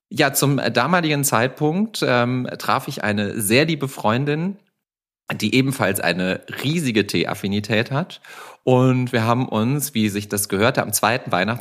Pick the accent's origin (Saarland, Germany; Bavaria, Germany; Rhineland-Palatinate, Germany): Rhineland-Palatinate, Germany; also born or lived in Aachen; Da bin ich ein Gewächs der Eifel, und zwar relativ tiefe Eifel, Schneifel, macht ihrem Namen alle Ehre. Im Winter knackig kalt, schneereich, und dann ging es aber relativ früh in die Großstadt.